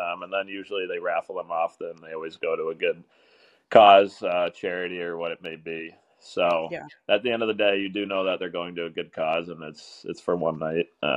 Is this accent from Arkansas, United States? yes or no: no; Massachusetts, United States; I grew up in Massachusetts, not too far away. And I used to grow up going to the Worcester IceCats games